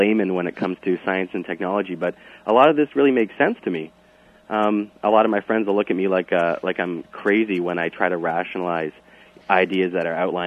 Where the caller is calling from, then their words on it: Oakville, Ontario, Canada; I'm calling from Oakville, Ontario, Canada.